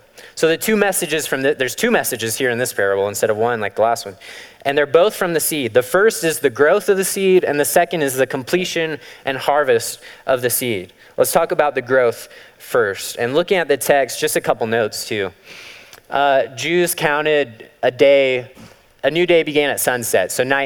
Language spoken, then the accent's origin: English; Missouri, United States; I'm from Missouri. Like, grass does grow by itself there. And then I came here and I didn't know that lawns were an investment